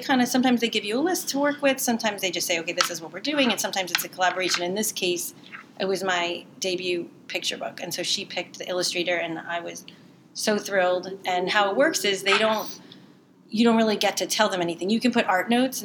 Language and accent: English; Long Branch, New Jersey, United States; I grew up around here in Long Branch.